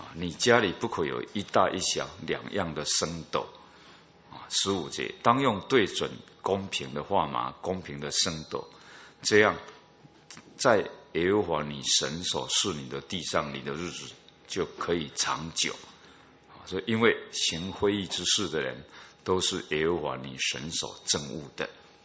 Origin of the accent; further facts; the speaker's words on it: Taiwan; 就像我们台湾人哦，以前哈，我们用那个秤哈在称东西